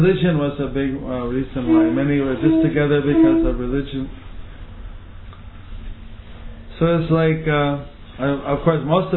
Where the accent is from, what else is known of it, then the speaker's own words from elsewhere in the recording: India; I mean, materially speaking, I am an old man. We are from different cultures, you are from the West, I am from India.